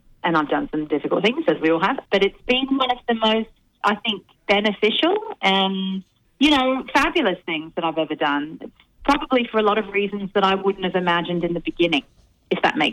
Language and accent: English; England, United Kingdom; I'm English, I grew up in England, I lived, you know, a hop, skip and a jump across the channel in England.